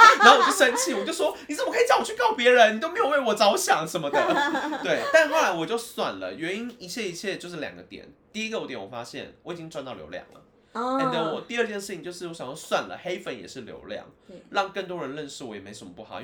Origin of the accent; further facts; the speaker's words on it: Taipei, Taiwan; 因为我就是一个台北长大的小孩。